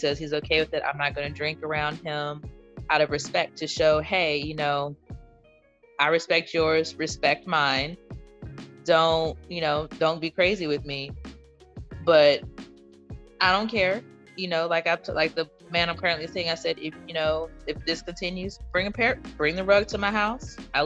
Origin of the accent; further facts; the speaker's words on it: the South, United States; So like, you know, I'm from the South in the US, so we eat pork.